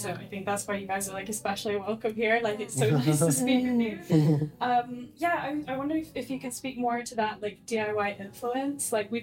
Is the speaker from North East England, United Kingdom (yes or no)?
no; Scotland, United Kingdom; Like, I'm from Scotland and it's kind of the same as you described.